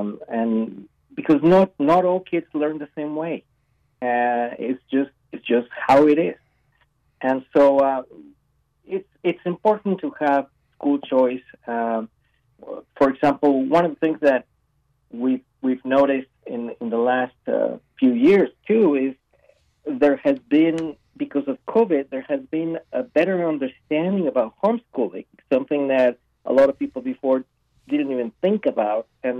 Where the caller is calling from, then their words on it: Palmer, Alaska, United States; That's right. I'm calling in from Palmer.